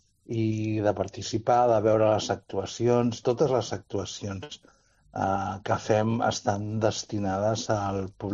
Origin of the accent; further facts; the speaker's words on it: Barcelona, Catalonia, Spain; Jo vaig néixer a Barcelona. Jo vaig néixer l'any 59. Vull dir que quan jo era petit aquestes tradicions no es portaven en una ciutat com Barcelona.